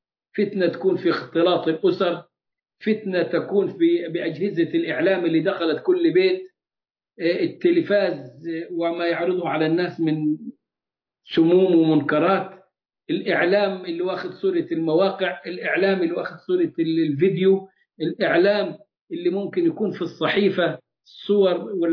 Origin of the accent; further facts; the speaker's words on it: Egypt; واللي موجود عندنا في مصر؟